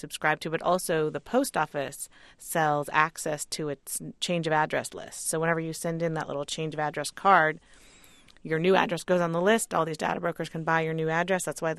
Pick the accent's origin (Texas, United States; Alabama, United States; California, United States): California, United States; I'm a techie. I grew up in the Silicon Valley. I love technology.